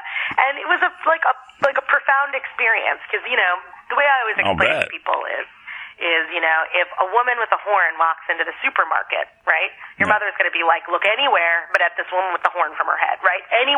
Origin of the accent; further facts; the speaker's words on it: Philadelphia, Pennsylvania, United States; Yeah, well, I grew up in Philly, born and raised there, and when you grow up in Philly, going to the Mutter Museum is sort of a rite of passage.